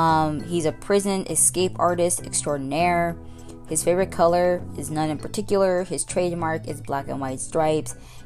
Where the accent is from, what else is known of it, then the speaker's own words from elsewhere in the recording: United Kingdom; It's just like, I'm British, but I sound like an American.